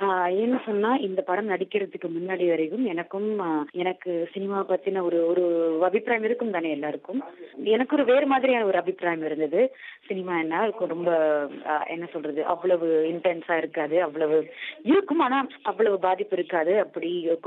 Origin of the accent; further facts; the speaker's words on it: India; நான் இந்தியன், நான் இந்திய பெண்